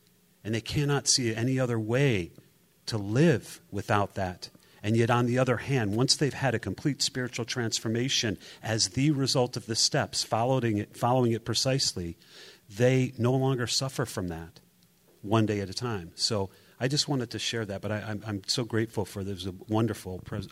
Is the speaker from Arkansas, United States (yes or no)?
no; Chicago, Illinois, United States; I'm a recovered compulsive reader. I'm from Chicago.